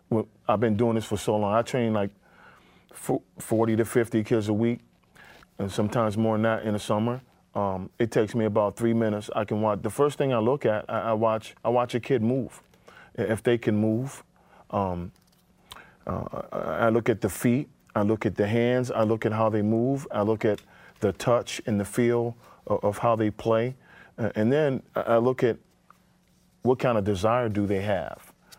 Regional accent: Washington, District of Columbia, United States; Being that I'm from Washington, D.C.

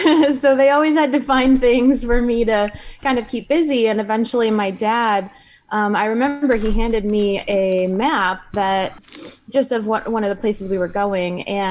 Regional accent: Michiana Shores, Indiana, United States; Yeah, I grew up in Michiana Shores, Indiana. So it's right along the shore of Lake Michigan, in a cabin in the woods.

